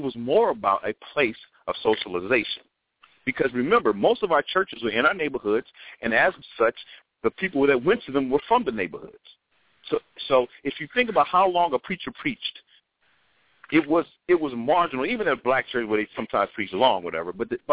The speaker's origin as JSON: {"language": "English", "town": "Chicago", "region": "Illinois", "country": "United States", "said": "I'm from Chicago."}